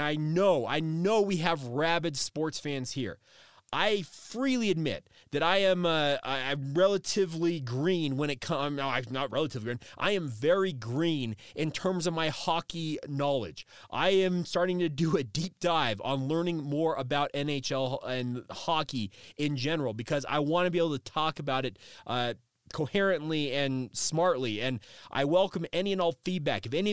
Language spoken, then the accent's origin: English; Orem, Utah, United States; I think most of you understand that I am a native of this state. I grew up in Orem, Utah.